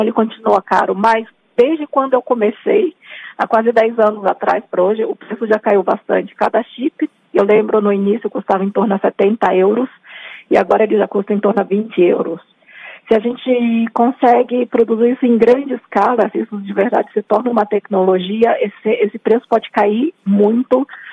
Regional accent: Brazil; Eu, como brasileira, eu quero muito que essa tecnologia chegue ao Brasil

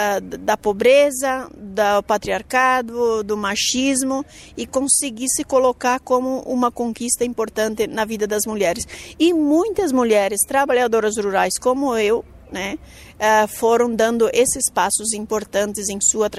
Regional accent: Aratiba, Rio Grande do Sul, Brazil; born there; now in Santa Catarina, Brazil; Eu nasci numa cidadezinha chamada Aratiba, no Rio Grande do Sul, e hoje eu vivo em Santa Catarina. Uma família pobre, com uma cultura extremamente patriarcal e machista.

